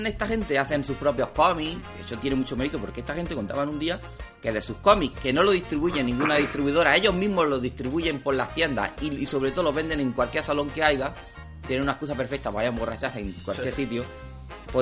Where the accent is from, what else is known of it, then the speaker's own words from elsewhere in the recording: Spain; como éramos españoles